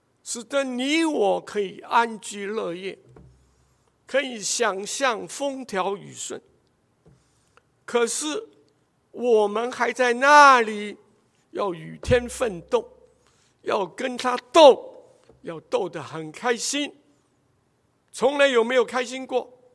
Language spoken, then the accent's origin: Chinese; China; 我们中国人在这件事上犯了多少血的错误